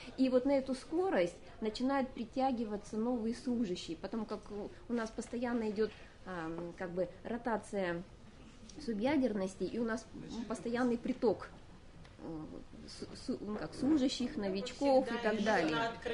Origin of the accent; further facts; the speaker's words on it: Astana, Kazakhstan; я в столице живу, я родилась и выросла в Астане. И в процессе развития самой столицы участвовала с первых дней своего рождения.